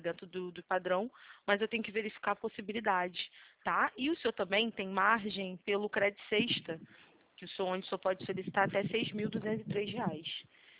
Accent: Rio de Janeiro, Brazil; eu sou daqui do Rio de Janeiro, né, da capital

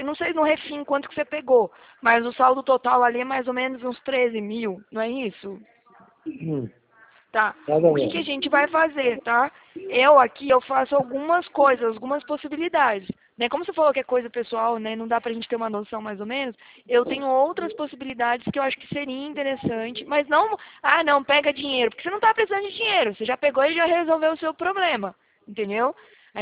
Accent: Atibaia, São Paulo, Brazil; eu não sou do Rio, não. Tem bastante pessoal aí do Rio, mas eu não sou, não. Eu sou daqui de Atibaia, do interior de São Paulo. Do sítio do Lula.

